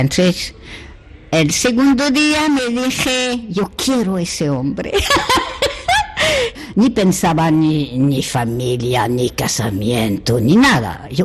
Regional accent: Normandy, France; Spanish is a second language; moved away; yo soy francesa de Normandía.

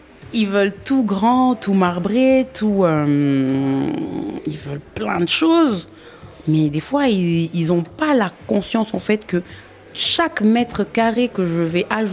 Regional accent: Libreville, Estuaire, Gabon; also born or lived in Franceville / Montreal; Je suis née ici, au Gabon, plus précisément à Franceville. J'ai grandi ici, à Libreville.

